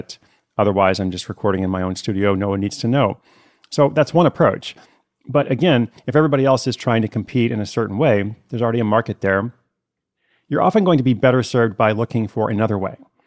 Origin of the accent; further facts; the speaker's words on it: Italy; first language Italian; English is a second language; now in England; I live in England and most of the voiceover work for my native language is back in Italy.